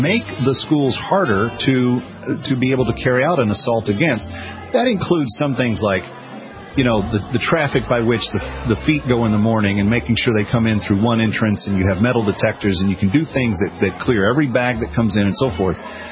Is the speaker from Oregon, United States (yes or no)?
no; Texas, United States; Being that I'm from Texas originally, and we're notoriously famous for our guns